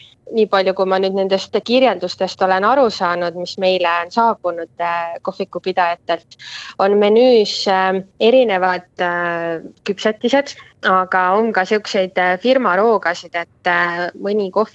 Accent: Põltsamaa, Jõgeva County, Estonia; mõlemad oleme Põltsamaa kandist pärit. Nii et see on ka põhjus, miks me olime nii agarad seda korraldama, sest meile väga meeldib meie kodupaik.

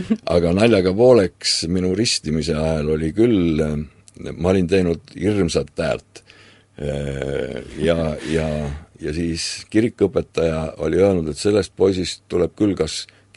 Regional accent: Kantküla, Jõgeva County, Estonia; born there; Mina olen sündinud Jõgevamaal Kantkülas, see on Jõgeva ja Mustvee vaheline ristee.

